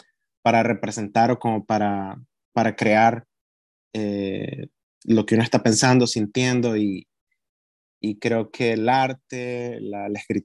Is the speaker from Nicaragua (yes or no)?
yes; Nicaragua; now in United States; crecí en Nicaragua, vine a los Estados Unidos en 2018